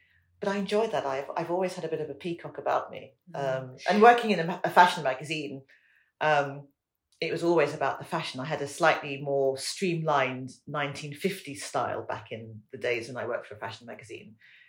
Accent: England, United Kingdom; now in United States; I always joke that I'm more English in America than anywhere else.

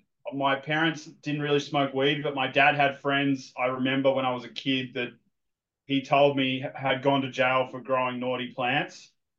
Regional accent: Sydney, New South Wales, Australia; I grew up where I grew up in Sydney. I grew up around a lot of Hinduistic culture, I guess, surfing and kind of, you know, a lot of partying and stuff like that.

